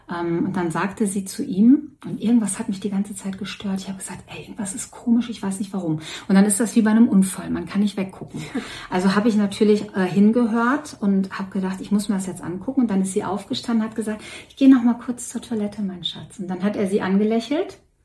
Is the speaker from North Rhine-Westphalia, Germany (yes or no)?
yes; Dortmund, North Rhine-Westphalia, Germany; wir kommen aus Dortmund